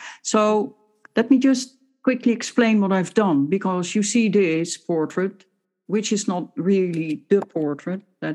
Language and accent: English; Netherlands; now in United Kingdom; Because when I came in the UK, I come from the Netherlands.